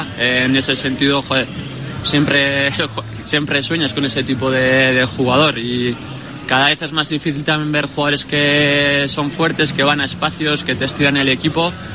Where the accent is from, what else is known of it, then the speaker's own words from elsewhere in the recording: Bilbao, Basque Country, Spain; siendo de Bilbao y pues, siempre que los que somos de Bilbao todos soñamos con jugar en el Athletic